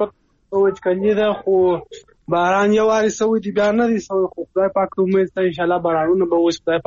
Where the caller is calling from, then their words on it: Kandahar, Afghanistan